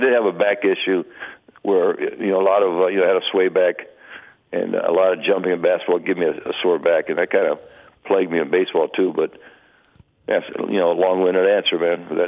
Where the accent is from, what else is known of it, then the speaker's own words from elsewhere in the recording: Tampa, Florida, United States; I was raised around Park, first in Ybor City. It was a place called Cascade, and then our family moved when I was 10 years old to West Tampa